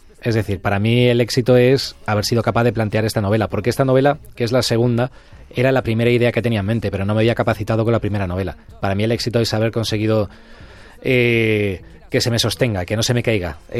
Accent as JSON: {"language": "Spanish", "town": "Alcalá de Henares", "region": "Community of Madrid", "country": "Spain", "said": "en mi caso, que yo soy Alcalá de Henares, pues vives en una ciudad que tiene pues sus más y sus menos"}